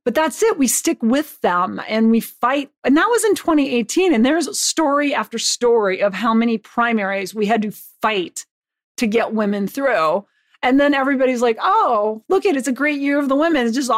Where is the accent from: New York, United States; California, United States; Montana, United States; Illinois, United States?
Montana, United States; Butte; I grew up in Butte, Montana in a state that has, you know, 7 reservations